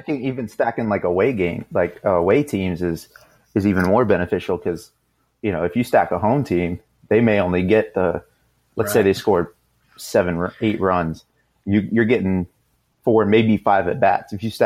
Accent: Tampa, Florida, United States; There's a whole lot of punt potential on my hometown Tampa Bay.

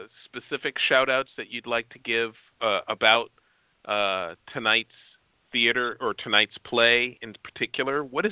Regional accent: Chicago, Illinois, United States; I'm from Chicago, so it was Second City in Chicago was a huge influence on many of the performers for Saturday Night Live in particular.

